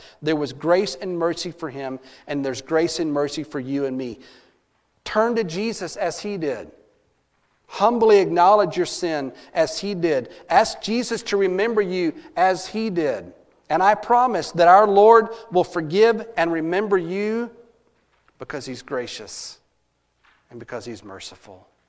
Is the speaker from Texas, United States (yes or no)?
yes; Texas, United States; as we say in Texas, I'm as lost as a baseball in high grass.